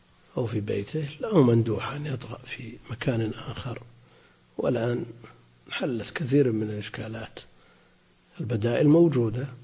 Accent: Najd, Saudi Arabia; عندنا في نجد الأثر ظاهر

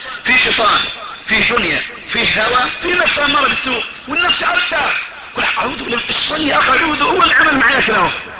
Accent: Egypt; عندنا في مصر نقول المش

